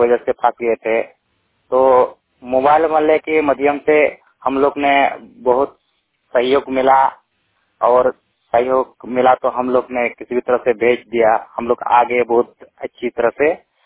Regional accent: Dumka, Jharkhand, India; पंचायत बंदर जोड़ा दुमका रामगढ़ की रहने वाला हूँ।

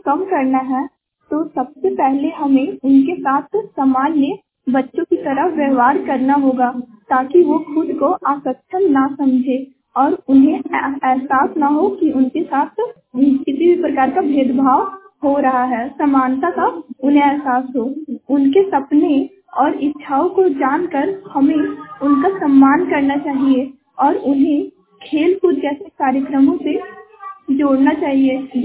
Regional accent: Vishnugarh, Jharkhand, India; मैं विष्णुगढ़ ब्लॉक से हूँ और जिला हजारीबाग है।

